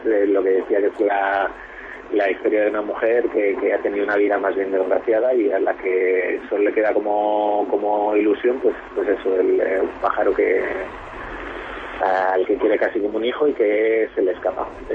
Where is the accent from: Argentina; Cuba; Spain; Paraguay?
Spain; Salamanca, Castile and León; now in Madrid, Spain; no soy madrileño, yo soy de Salamanca, lo que pasa es que vivo en Madrid desde hace ya bastantes años